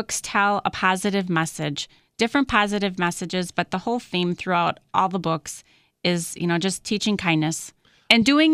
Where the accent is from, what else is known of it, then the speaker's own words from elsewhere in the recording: Wausau, Wisconsin, United States; Well, I'm originally from Wausau, like we said.